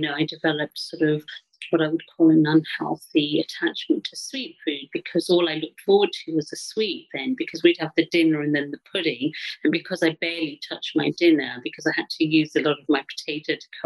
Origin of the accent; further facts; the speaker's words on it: England, United Kingdom; also born or lived in Africa / India; So, you know, I was born in Africa to Indian parents, and although I was born in Africa, spent very little time there. So I was a baby when I left, moved to India, and then ended up in England, and I lived in England. I've grown up in England.